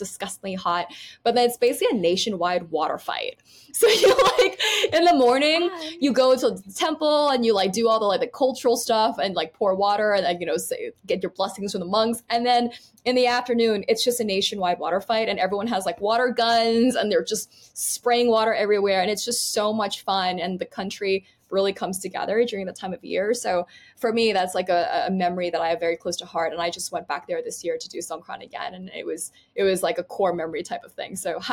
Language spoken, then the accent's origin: English; Thailand; I'm very Asian American passing, even though I grew up abroad. And I would never tell people that I grew up in Thailand.